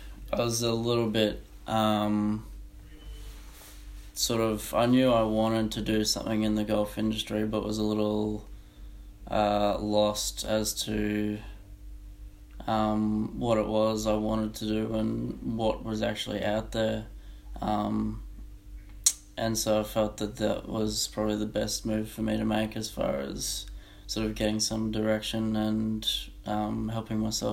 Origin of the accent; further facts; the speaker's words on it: Queensland, Australia; Originally coming from Queensland, I'd finished high school